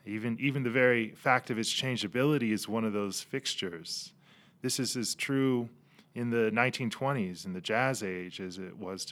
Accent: Salt Lake City, Utah, United States; born there; Yet I was born in Salt Lake City, Utah. a brown kid in a predominantly white space.

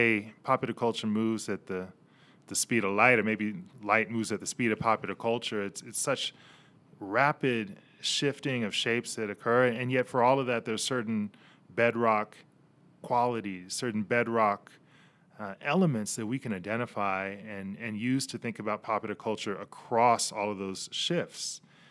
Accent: Salt Lake City, Utah, United States; born there; Yet I was born in Salt Lake City, Utah. a brown kid in a predominantly white space.

